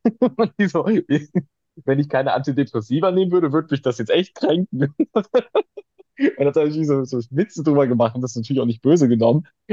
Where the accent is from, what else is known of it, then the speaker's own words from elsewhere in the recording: Cologne, North Rhine-Westphalia, Germany; also gerade als Kölner